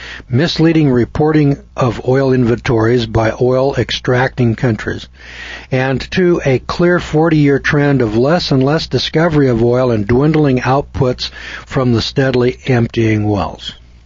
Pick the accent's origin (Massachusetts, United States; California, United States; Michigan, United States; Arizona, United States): California, United States; also born or lived in Boise; I was from California, so I'd never seen coal before in my life